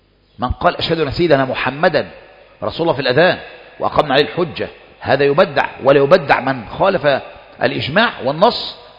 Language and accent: Arabic; Egypt; كان عندنا في مصر كثير من هؤلاء يقولون